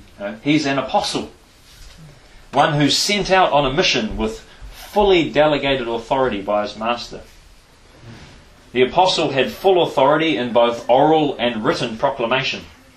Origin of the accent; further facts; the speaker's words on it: New Zealand; Probably a touch more than we get from just skimming through it as everyday Kiwi folk.